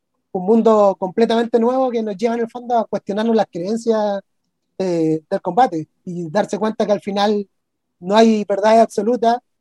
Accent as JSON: {"language": "Spanish", "town": "Santiago", "region": "Santiago Metropolitan Region", "country": "Chile", "said": "básicamente que somos de Santiago de Chile"}